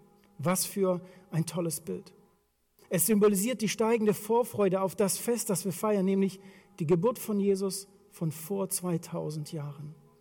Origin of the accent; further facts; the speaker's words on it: Dortmund, North Rhine-Westphalia, Germany; Und ich komme aus Dortmund und ich sage das nicht mit Stolz, aber wir haben den größten Weihnachtsbaum.